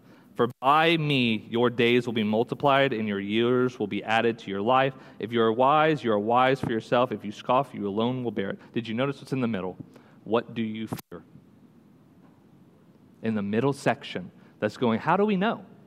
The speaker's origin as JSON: {"language": "English", "region": "Gulf Coast", "country": "United States", "tie": "born or raised there", "said": "So growing up on the Gulf Coast, we had a lot of them."}